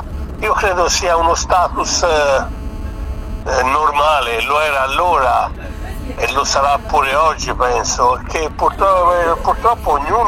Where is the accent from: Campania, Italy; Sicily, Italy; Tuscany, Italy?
Tuscany, Italy; anche se io sono toscano e gli altri sarebbero stati tutti milanesi